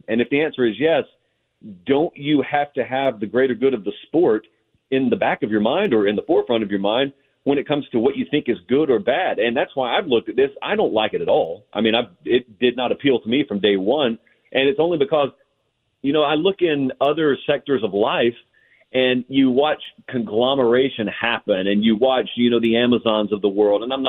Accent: the South, United States; I am in the South. I grew up in the South. I live in the South. I'm in the South.

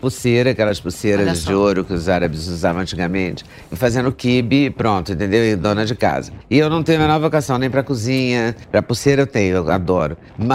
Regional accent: Juiz de Fora, Minas Gerais, Brazil; voltei para Juiz de Fora, de onde eu nasci, de onde eu venho.

